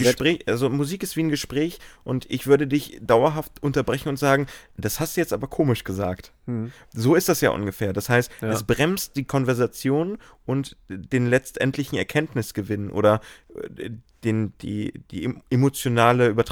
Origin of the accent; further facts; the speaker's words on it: North Germany, Germany; So, also, ja, okay, ich bin Norddeutscher.